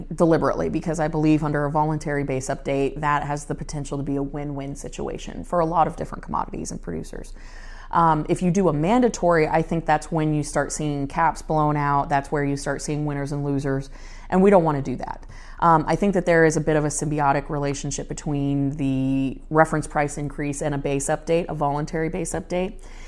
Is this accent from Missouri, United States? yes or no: no; Florida, United States; in my home state of Florida